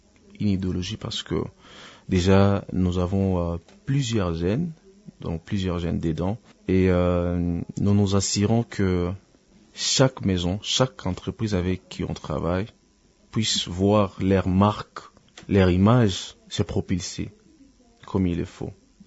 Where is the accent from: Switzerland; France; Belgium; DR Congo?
DR Congo; Kivu; Mais à l'époque, tu sais, chez nous au Kivu, la musique, c'est encore trop difficile.